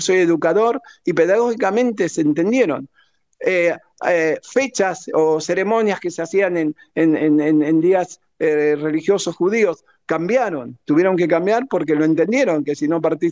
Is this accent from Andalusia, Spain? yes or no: no; Catalonia, Spain; also born or lived in Argentina; soy español, nacido en Argentina, catalán, de religión judía, y soy de este país, de este lugar, de esta comunidad